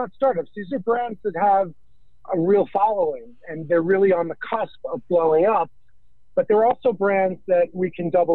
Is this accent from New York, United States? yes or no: yes; New York, United States; I am American. I'm a proud American. I'm born and raised in New York. I'm born and raised in New York